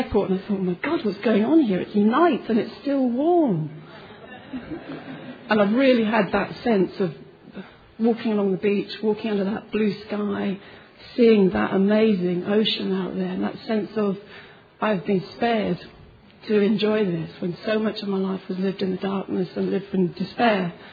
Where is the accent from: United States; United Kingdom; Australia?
United Kingdom; I come from Britain, I come from a very small part of the fellowship in northeast England